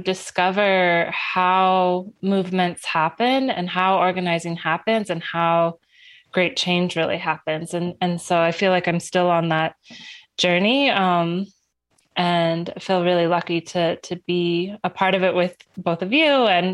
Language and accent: English; Houston, Texas, United States; And so I'm from Texas. I was born and spent half of my first years in Houston, Texas.